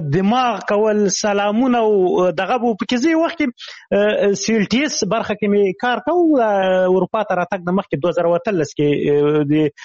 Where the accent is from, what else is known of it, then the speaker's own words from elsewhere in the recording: Khyber Pakhtunkhwa, Pakistan; ما ماشومتوب په شمشتو کې تیر کړی، شمشتو مهاجرینو کمپوس هغه دی هغه پخواني جهادي رهبرانو ندیو رهبر کمپو مشهور کمپو زه په هغه کې لوی سوی یم.